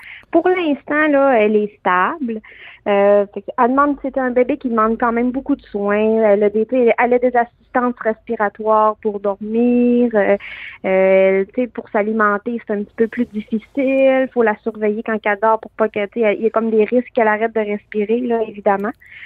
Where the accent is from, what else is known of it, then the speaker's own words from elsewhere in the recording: Canada; qu'on est Canadien avant tout aussi là.